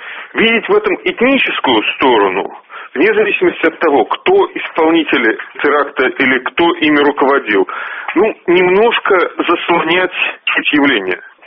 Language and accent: Russian; Moscow, Russia; чем мы, москвичи.